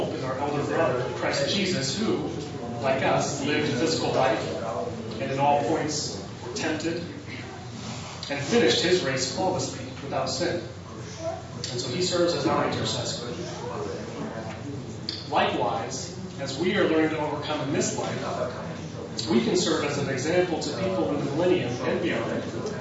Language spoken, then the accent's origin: English; United States; You know, looking at my home country, the USA, it's easy to tell which stage it's in.